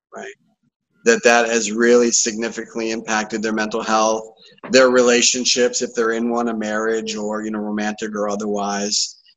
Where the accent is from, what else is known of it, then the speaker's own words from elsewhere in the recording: Syracuse, New York, United States; I grew up in Syracuse, as did you, and big Syracuse Orange fan. And so I grew up there and through high school.